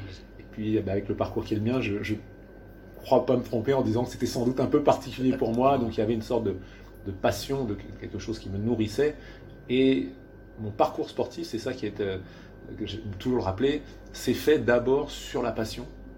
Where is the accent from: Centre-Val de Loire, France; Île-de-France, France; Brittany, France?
Île-de-France, France; Saint-Denis; also born or lived in Aveyron; je suis né en vacances l'été, donc elle était dans l'Aveyron à ce moment-là. Et puis après, j'ai grandi mes 10 premières années à Saint-Denis. Ma mère était en poste là-bas